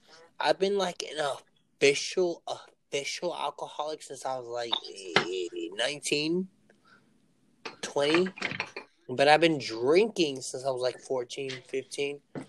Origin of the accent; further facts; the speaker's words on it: Oakland, California, United States; I ain't black, but like, you know what I'm saying? I'm from East Oakland, so who gives a fuck?